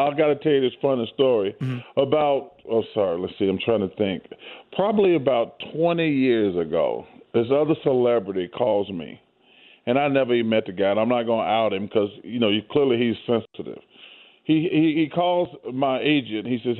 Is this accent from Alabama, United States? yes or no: yes; Alabama, United States